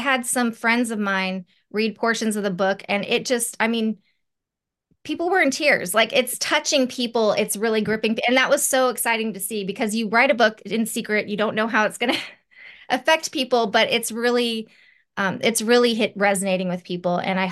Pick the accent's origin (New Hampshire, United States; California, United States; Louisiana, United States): California, United States; Los Angeles; I grew up in Los Angeles, and people always decry, oh, Hollywood is, you know, going to hell in a handbasket, right?